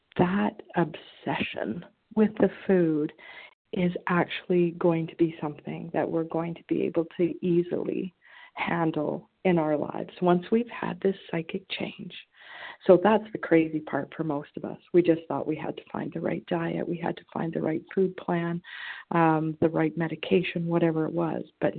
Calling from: British Columbia, Canada; from BC, Canada, recovered today by the grace of God.

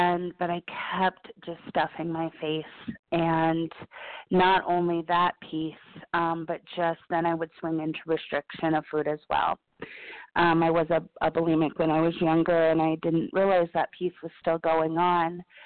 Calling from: Colorado, United States; I'm a food addict, and I'm calling from Colorado.

